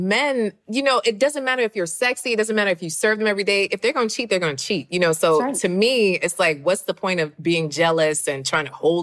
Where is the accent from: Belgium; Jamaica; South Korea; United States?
Jamaica; I'm Jamaican.